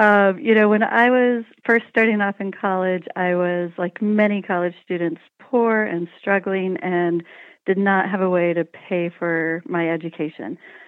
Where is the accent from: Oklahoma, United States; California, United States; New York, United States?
Oklahoma, United States; also born or lived in Wyoming; I was born in Wyoming, and my family moved to Oklahoma when I was, about middle school age. And I went to college in Oklahoma.